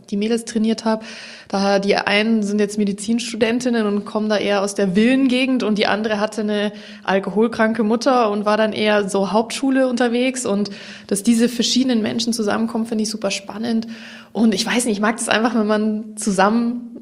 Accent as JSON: {"language": "German", "town": "Ingolstadt", "region": "Bavaria", "country": "Germany", "also_born_or_lived": "Stuttgart", "lives_now": "Berlin, Germany", "said": "Ich komme ursprünglich aus Ingolstadt, also im Herzen Bayerns, und bin dann zum Studieren nach Stuttgart gegangen, an der Hochschule der Medien, Medienwirtschaft studiert."}